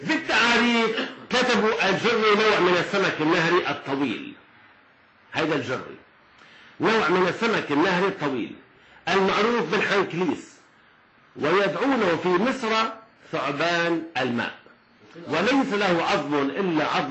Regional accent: Lebanon; accent: Lebanese; السرطان هو السلطعان بلهجتنا اللبنانية

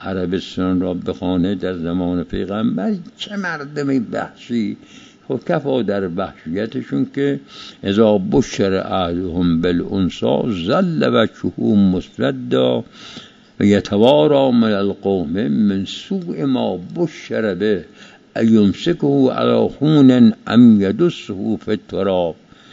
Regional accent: Iran; بد نیست، ما ایرانی هستیم، ملیت خودمون را که حس باید کنیم.

